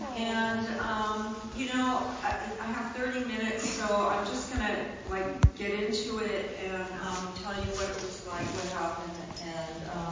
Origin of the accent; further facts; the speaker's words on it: San Pedro, California, United States; At that time, I'm from San Pedro, and we were living in an apartment building, and my dad had two brothers